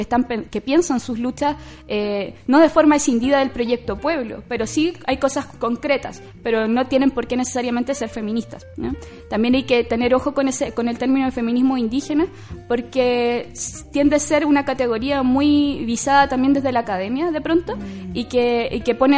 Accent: San Bernardo, Santiago Metropolitan, Chile; born there; yo nací en San Bernardo, que es muy raro decir Santiago porque San Bernardo, sí, es como lo que hay colgando de Santiago.

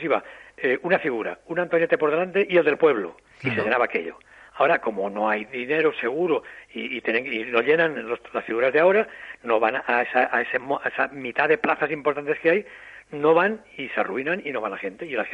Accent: Castellón, Valencian Community, Spain; Eso es de mi tierra. Yo son muy amigos míos. Yo soy de ahí. Montamos lo de Castellón

